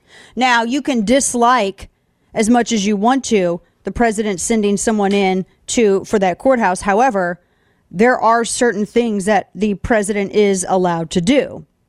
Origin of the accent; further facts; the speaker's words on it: St. Louis, Missouri, United States; my hometown of St. Louis, where they had a Republican mayor in the city back in the 60s.